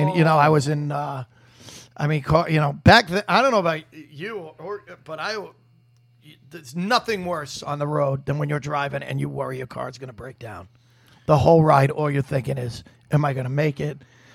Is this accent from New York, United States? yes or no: yes; New York, United States; "Hey, I'm from New York,"